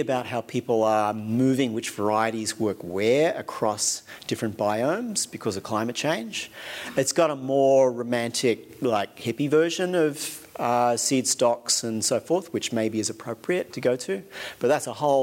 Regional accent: Australia; because I'm Australian

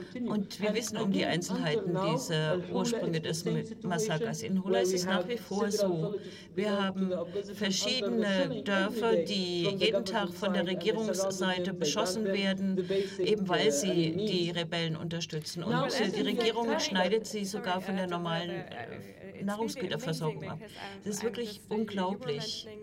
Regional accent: Syria; In Syrien kann ich nicht als Syrer etwas sagen darüber

